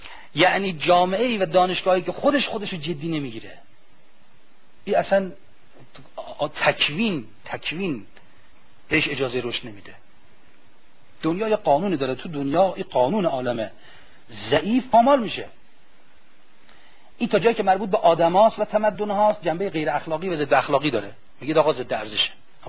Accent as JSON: {"language": "Persian", "country": "Iran", "said": "حالا نه که ما چون ایرانیم داریم حرفو می‌زنیم."}